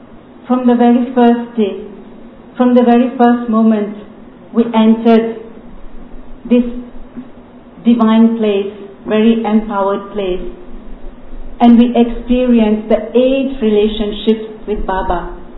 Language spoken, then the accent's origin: English; Mauritius; from Mauritius.